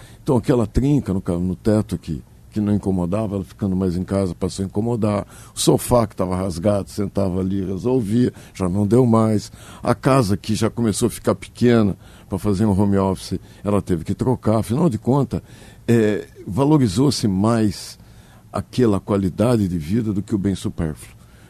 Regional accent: Rio Grande do Sul, Brazil; born there; estar aqui no meu estado, sou gaúcho de nascimento, né?

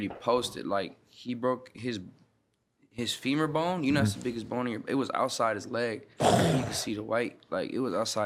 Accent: Florida, United States; Man, I'm from Florida, so I fuck with … music heavy, bro.

